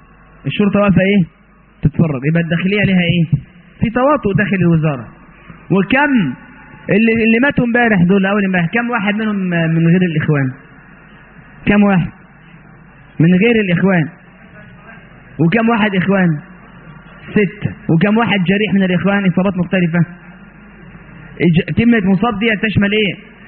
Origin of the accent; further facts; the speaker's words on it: Egypt; اني لست اخوانيا ولا سلفيا ولا انا مسلم مصري تخرجت في الازهر وعملت في الاوقاف